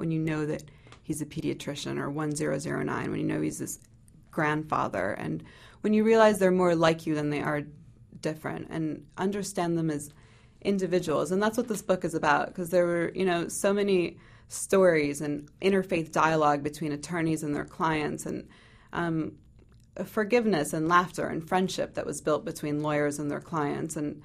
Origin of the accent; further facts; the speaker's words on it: United States; accent: American; Well, there was always this cultural dynamic for me, because I am American, and yet I do have these ties to my ethnicity and heritage.